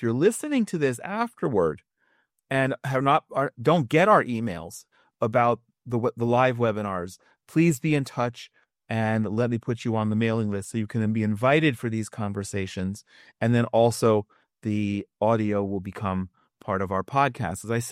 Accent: Princeton, New Jersey, United States; I grew up in Princeton, New Jersey.

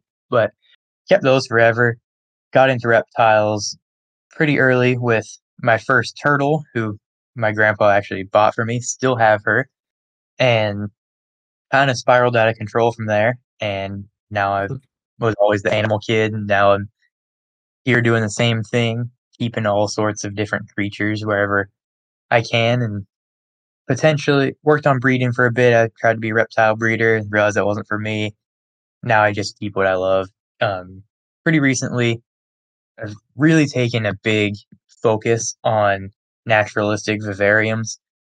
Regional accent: Arizona, United States; I'm from Arizona, and I'm a biology student.

